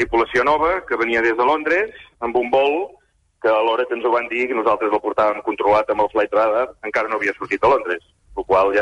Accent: Girona, Catalonia, Spain; Sí, sí, de Girona, Costa Brava.

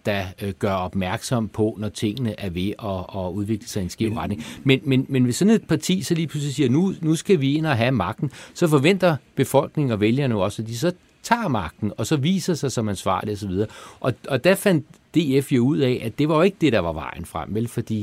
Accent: Frederiksberg, Capital Region of Denmark, Denmark; Altså, jeg er fra Frederiksberg

